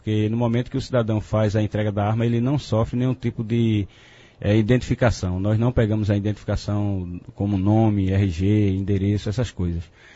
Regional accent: Recife, Pernambuco, Brazil; Nós somos de Recife, realmente estamos na cidade de Itabira

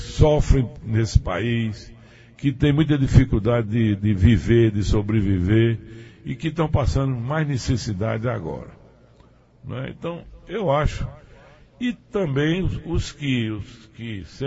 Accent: Afogado da Ingazeira, Pernambuco, Brazil; o que é melhor para a minha terra, Afogado da Ingazeira, o que é melhor para meu estado, Pernambuco, e o que é melhor para o Brasil, né?

